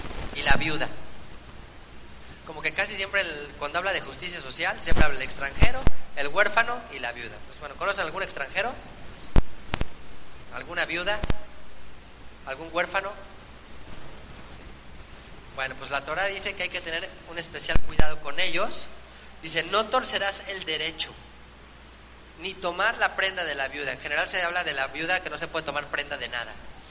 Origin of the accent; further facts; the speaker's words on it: Mexico; pues todos somos mexicanos